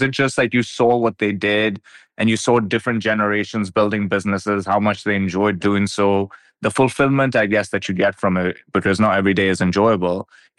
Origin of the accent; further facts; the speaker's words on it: Pakistan; Like, I remember growing up in Pakistan, it was a war zone.